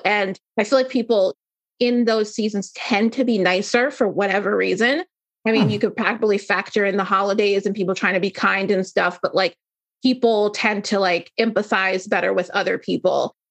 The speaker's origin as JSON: {"language": "English", "region": "New Jersey", "country": "United States", "said": "I've lived in like 6 or 7 different states. I'm originally from New Jersey, and typically, you know, Northeastern is where I tend to reside."}